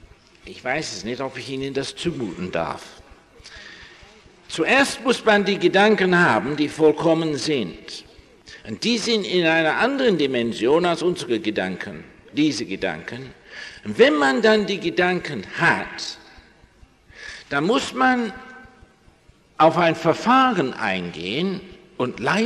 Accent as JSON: {"language": "German", "town": "Abingdon", "region": "South East England", "country": "United Kingdom", "second_language": "German", "moved": "yes", "lives_now": "Germany", "said": "bei MG in Abingdon, wo ich herkomme"}